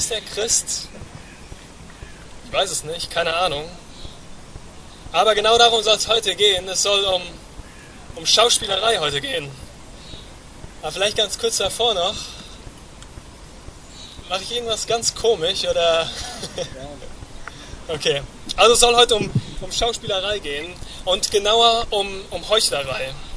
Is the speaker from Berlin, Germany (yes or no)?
no; Siegen, North Rhine-Westphalia, Germany; bei uns zu Hause, ich komme aus Achenbach, Siegen-Achenbach